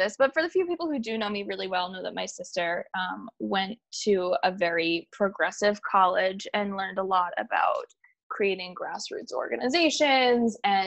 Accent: New Hampshire, United States; growing up in New Hampshire, where I graduated with 800 kids and three of them were people of color, two of them happened to be twins

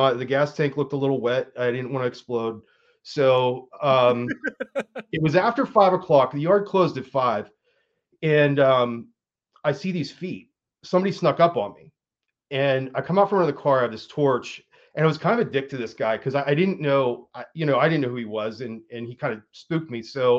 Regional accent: Pittsburgh, Pennsylvania, United States; I'm from Pittsburgh, man.

